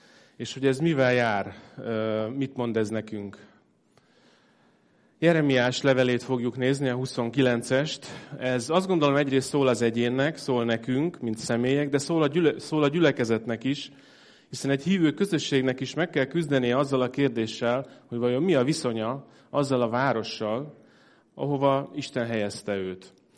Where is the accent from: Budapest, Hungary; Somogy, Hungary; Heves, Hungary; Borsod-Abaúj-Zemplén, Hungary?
Somogy, Hungary; Kaposvár; Én a szülővárosom, az Kaposvár, én nekem az az egyik otthonom, de az túl messze van, ott sajnos úgy néz ki egyelőre, hogy ott nem fogok tudni lakni, onnan eljöttem.